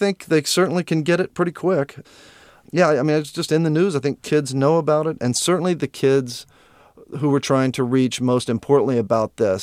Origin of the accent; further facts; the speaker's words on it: Louisiana, United States; We left New York to my hometown, Louisiana.